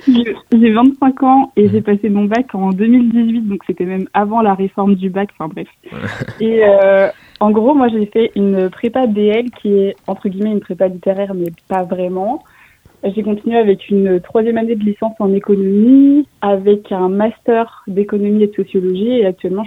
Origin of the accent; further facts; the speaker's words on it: Bourgogne-Franche-Comté, France; moi, je viens aussi de la campagne, je viens de Franche-Comté, et je viens précisément d'un village de 300 habitants. Donc, le passage de ce petit village à Paris, ça a été assez déstabilisant.